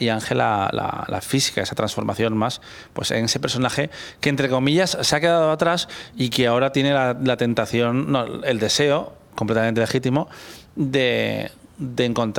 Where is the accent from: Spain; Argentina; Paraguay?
Spain; Cantabria; yo vengo de Cantabria, de un pueblo donde hay ganadería, donde hay agricultura, por supuesto.